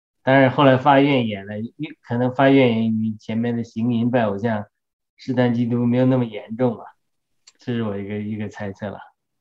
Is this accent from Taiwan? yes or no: no; China; 反正我们中国人讲话这个习惯跟美国人不一样